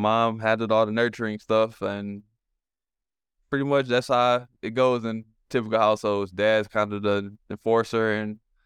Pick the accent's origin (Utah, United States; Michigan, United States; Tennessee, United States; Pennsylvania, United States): Michigan, United States; Detroit; Yes, Southwest Detroit. There's so many different parts of Detroit if you ask a lot of people.